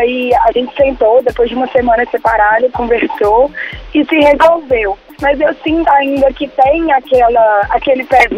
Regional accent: Belo Horizonte, Minas Gerais, Brazil; Sou de BH.

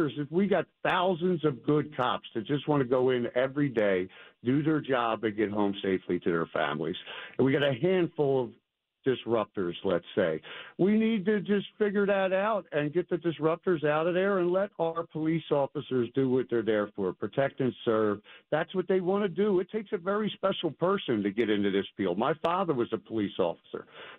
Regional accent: Philadelphia, Pennsylvania, United States; I'm a South Philly guy. I hang out in South Philly still.

